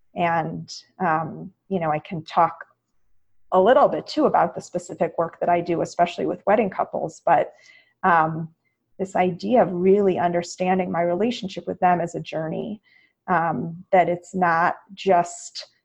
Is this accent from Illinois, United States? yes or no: yes; Illinois, United States; I went back to my rabbi from home. I grew up in the Chicago area